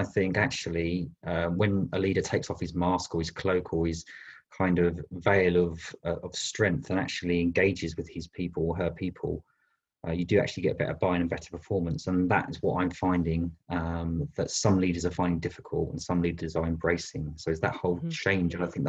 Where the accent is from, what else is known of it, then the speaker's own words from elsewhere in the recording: London, United Kingdom; born there; now in Bristol, United Kingdom; I was born in London, but I moved to Bristol 20 years ago, and Bristol is a beautiful part of the UK, very close to the coast